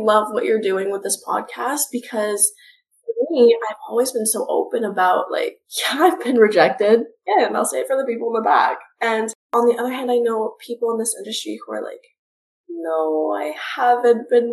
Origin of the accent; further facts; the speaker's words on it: Canada; Being half Filipina and born in Canada, I felt as though when I was growing up and I was trying to find a group